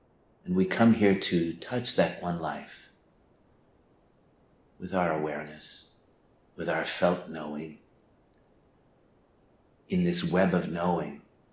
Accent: Alabama, United States; They came from North Dakota with their children. They came from Idaho with their children. And then I came from Alabama.

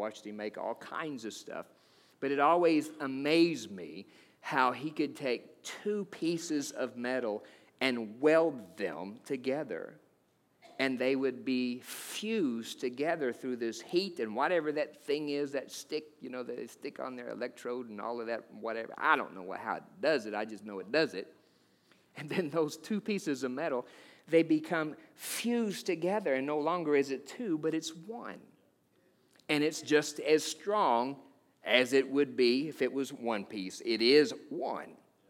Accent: Kentucky, United States; You know, growing up in Kentucky, my best friend at the time there

